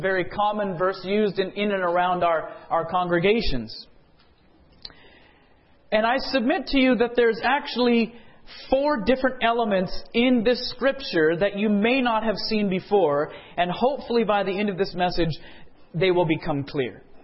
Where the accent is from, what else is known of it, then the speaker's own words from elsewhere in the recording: California, United States; moved away as an adult; now in New Mexico, United States; We're transplants from California, and we moved there about 3 years ago.